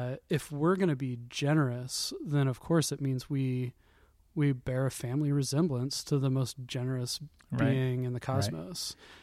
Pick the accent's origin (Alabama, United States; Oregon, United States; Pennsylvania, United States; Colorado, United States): Oregon, United States; Portland; So I come from Portland